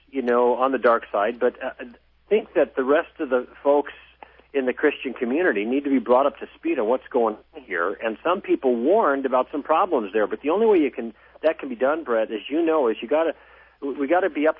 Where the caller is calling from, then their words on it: Canada; I'm calling in from Canada